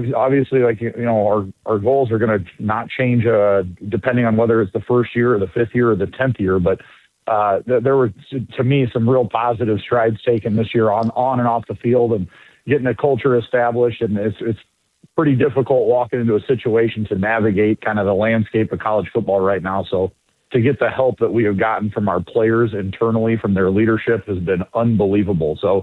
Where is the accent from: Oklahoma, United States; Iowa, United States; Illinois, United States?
Iowa, United States; I'm from Iowa originally